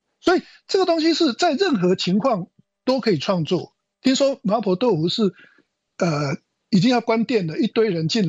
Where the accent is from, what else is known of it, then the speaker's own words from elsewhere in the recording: China; 你看我们中国人有很多到现在还流行的一些甚至是简单的菜点